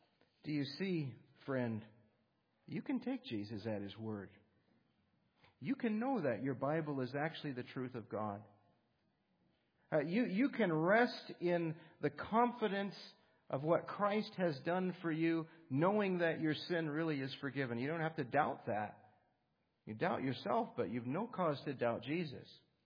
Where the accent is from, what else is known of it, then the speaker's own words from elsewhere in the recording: Washington, United States; You know, I grew up, some of you know, I grew up in Western Washington.